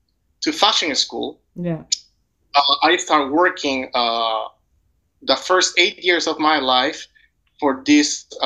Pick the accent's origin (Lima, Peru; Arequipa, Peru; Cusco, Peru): Arequipa, Peru; English is a second language; moved away as an adult; now in New York, United States; I was raised traditionally in a very traditional household in Peru, in Arequipa, in the south of Peru